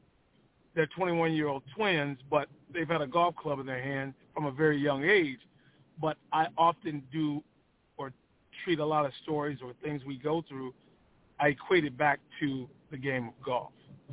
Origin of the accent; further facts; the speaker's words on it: Flint, Michigan, United States; Well, I grew up in Flint, Michigan, and, you know, went to Flint Powers. It's a Catholic school here in town